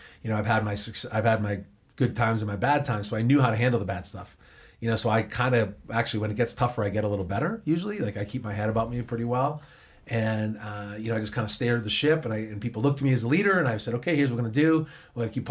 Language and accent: English; Boston, Massachusetts, United States; accent: Boston; I'm from Boston, as you can tell from my accent.